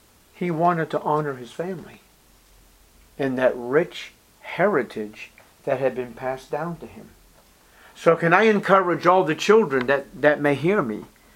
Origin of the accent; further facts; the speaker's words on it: Boston, Massachusetts, United States; I remember growing up in East Boston in this Italian community, Roman Catholic to the core, and as much as Italian as a bowl of spaghetti.